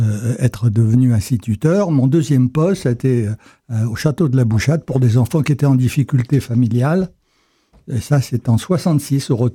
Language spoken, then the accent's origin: French; Montluçon, Auvergne-Rhône-Alpes, France; Je me moque ironiquement de ma ville qui n'a rien à voir avec Hollywood, mais l'histoire raconte l'itinéraire d'un jeune montluçonnais